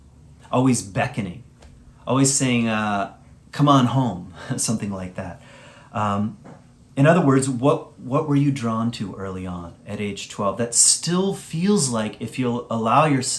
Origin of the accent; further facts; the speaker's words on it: Virginia, United States; I remember when I was a kid, I grew up in Virginia, actually, in the woods.